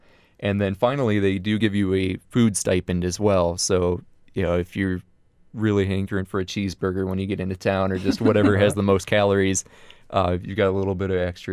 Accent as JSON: {"language": "English", "region": "Georgia", "country": "United States", "tie": "born or raised there", "said": "So I grew up in Georgia, and mm-hmm. you know, obviously I knew about the Appalachian Trail because that's where it starts."}